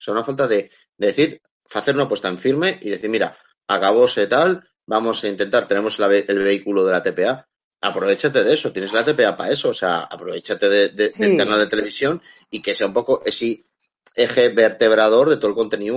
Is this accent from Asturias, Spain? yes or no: yes; Langreo, Asturias, Spain; yo soy, por ejemplo, de Llangreu, no puedo pretender falar asturiano igual que uno que lleve, pues eso, ¿no?